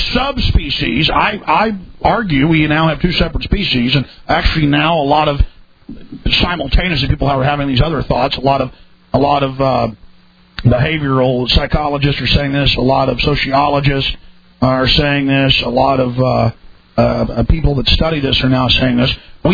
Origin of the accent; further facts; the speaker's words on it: Dallas, Texas, United States; growing up in Dallas, for some reason during the 80s, it was a lot rougher